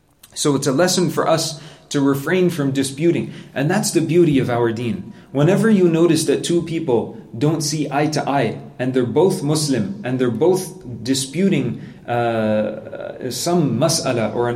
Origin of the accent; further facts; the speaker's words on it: Montreal, Quebec, Canada; But I remember growing up in Montreal